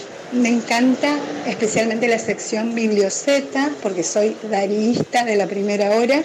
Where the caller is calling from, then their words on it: Corrientes, Argentina; de Corrientes Capital.